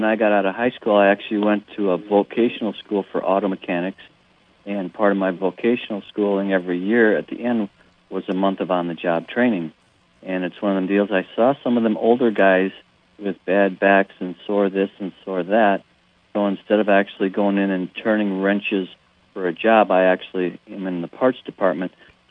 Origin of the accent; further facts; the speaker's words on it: Hager City, Wisconsin, United States; Actually, I grew up in Hager City, actually, halfway between Redwing and Ellsworth. I grew up on an 80-acre hobby farm my parents had